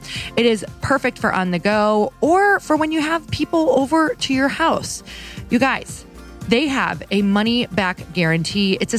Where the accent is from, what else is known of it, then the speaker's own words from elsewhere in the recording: Midwest, United States; You guys, I'm from the Midwest. It's cheese.